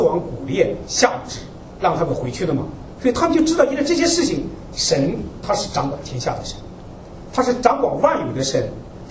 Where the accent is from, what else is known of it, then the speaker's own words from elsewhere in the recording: Zibo, Shandong, China; 我是山东人，然后那淄博那边